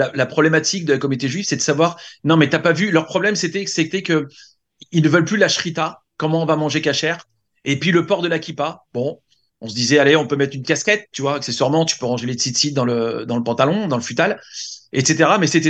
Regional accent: Tunisia; moi, tu sais, je suis tunisien, j'ai un peu peur de l'œil.

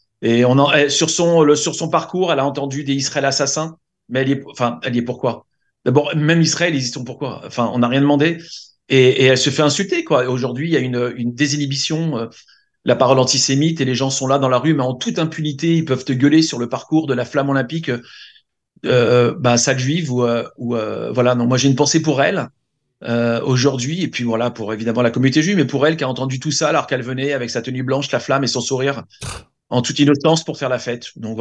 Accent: Tunisia; moi, tu sais, je suis tunisien, j'ai un peu peur de l'œil.

